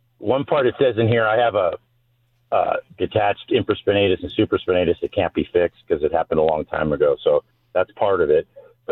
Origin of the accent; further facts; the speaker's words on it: Ontario, California, United States; Ontario, California, Chaffee High School.